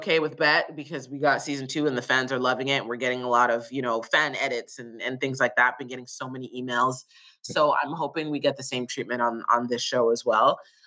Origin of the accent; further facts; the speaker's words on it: Toronto, Ontario, Canada; I'm from Toronto, but I'm currently in Vancouver filming a really cool Amazon series.